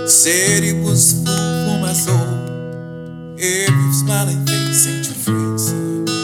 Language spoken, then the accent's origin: English; Greensboro, Georgia, United States; You know, growing up in Greensboro, Georgia was interesting.